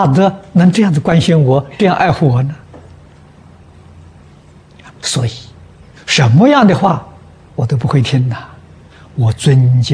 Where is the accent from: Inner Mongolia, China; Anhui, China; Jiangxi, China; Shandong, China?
Anhui, China; Lujiang; 我的家乡在安徽庐江